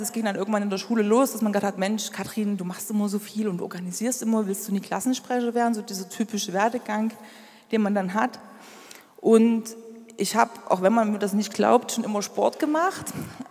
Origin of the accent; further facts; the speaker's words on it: Freiberg, Saxony, Germany; also born or lived in Thuringia; Ja, also ich bin aufgewachsen hier in Freiberg. Also ich bin hier in Freiberg geboren. Wir sind zwischenzeitlich mal nach Thüringen gezogen.